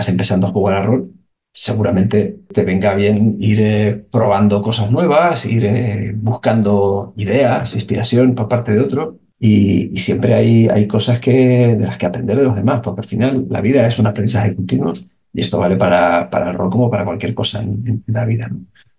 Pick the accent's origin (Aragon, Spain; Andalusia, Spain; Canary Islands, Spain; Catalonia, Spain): Canary Islands, Spain; also born or lived in mainland Spain; yo soy de Tenerife, pero llevaba más de 20 años viviendo en la península, ¿no?